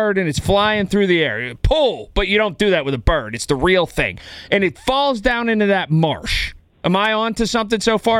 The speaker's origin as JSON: {"language": "English", "town": "Sharpsburg", "country": "United States", "tie": "born or raised there", "said": "I grew up in Sharpsburg. I saw pigeons."}